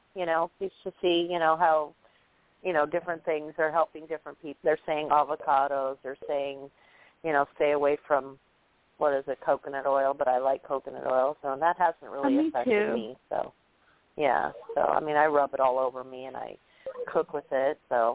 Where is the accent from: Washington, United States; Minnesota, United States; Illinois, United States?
Washington, United States; moved away; No, I grew up in the state of Washington.